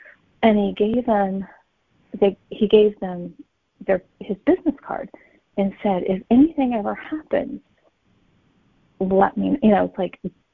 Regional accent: Midwest, United States; now in California, United States; I set most of my stuff Midwest because I live in California, but I grew up in the Midwest.

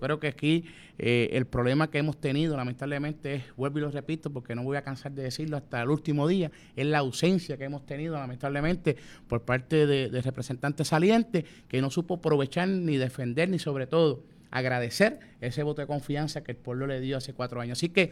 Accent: Utuado, Puerto Rico; Todo el mundo sabe que yo soy del pueblo de Utuado, pero también todo el mundo sabe que yo amo mi pueblo

